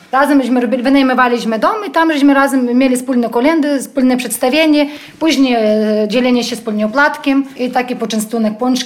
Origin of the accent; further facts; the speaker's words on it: Dobromyl, Lviv Oblast, Ukraine; Polish is a second language; moved away as an adult; żyję tutaj kupę lat już, bo sama jestem, stąd nie jestem rodem, po prostu... A ja z Dobromila aż w tę stronę tam, Dobromila. Tutaj wyszłam za mąż